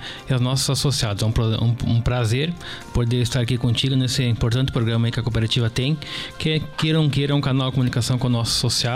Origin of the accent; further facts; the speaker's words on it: Maravilha, Santa Catarina, Brazil; also born or lived in Rio Grande do Sul; Na verdade, natural, nascimento sou gaúcho, né? Mas minha família sempre me criei em Maravilha, então eu venho de Maravilha, né?